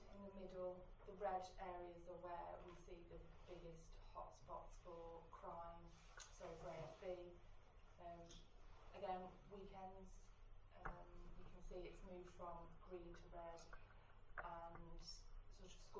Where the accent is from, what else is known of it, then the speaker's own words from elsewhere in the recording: Stafford, West Midlands, United Kingdom; now in Lowestoft, United Kingdom; I'm from Stafford. I live in Lowestoft